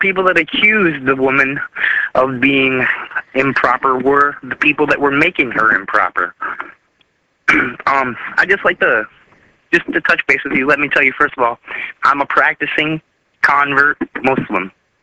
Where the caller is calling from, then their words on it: Nashville, Tennessee, United States; I'm calling from Nashville, Tennessee.